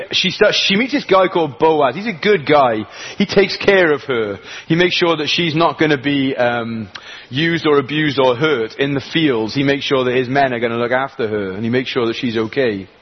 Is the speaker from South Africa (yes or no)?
no; Wales, United Kingdom; because I'm a Welshman, so my emotions do this.